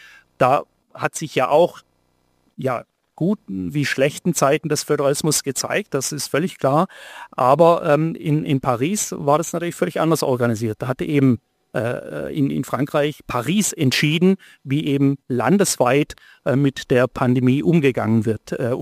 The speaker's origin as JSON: {"language": "German", "town": "Tübingen", "region": "Baden-Württemberg", "country": "Germany", "said": "ich komme ja aus Tübingen."}